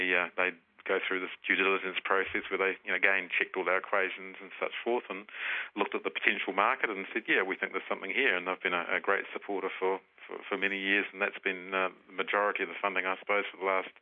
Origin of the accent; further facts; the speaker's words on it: New Zealand; went along there and as a Kiwi does, and showed the thing